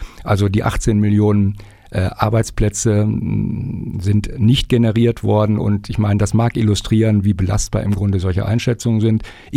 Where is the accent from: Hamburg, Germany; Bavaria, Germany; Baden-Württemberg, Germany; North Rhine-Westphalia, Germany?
North Rhine-Westphalia, Germany; im Rheinland unterwegs gewesen, wo ich herkomme, im Bergischen Land